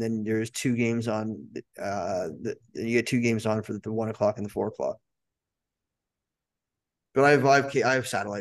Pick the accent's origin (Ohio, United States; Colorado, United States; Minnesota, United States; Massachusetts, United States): Ohio, United States; Streetsboro; Well, I'm from Streetsboro, Ohio.